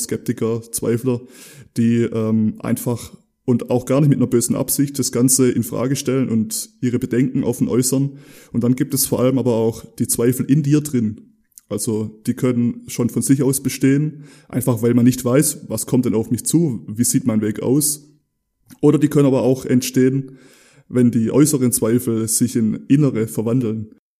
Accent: Baden-Württemberg, Germany; bei uns im Schwabenland sagt man ja so schön, schaffe, schaffe, Häusle baue.

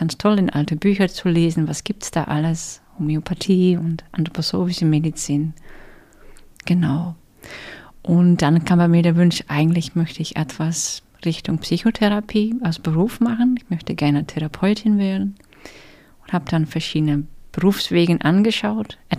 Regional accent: Netherlands; German is a second language; moved away as an adult; also born or lived in Switzerland; Ich bin jetzt 42, genau. Ich bin in der Schweiz geboren worden, bei niederländischen Eltern. Und ab meinem dritten Lebensjahr bin ich in den Niederlanden aufgewachsen. Deshalb auch ein bisschen mein Akzent.

